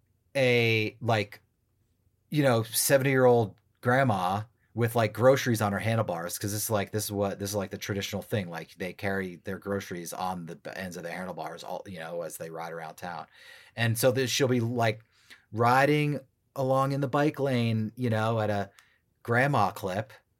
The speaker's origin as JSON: {"language": "English", "country": "United States", "tie": "born or raised there", "said": "I grew up outside the New York metro area."}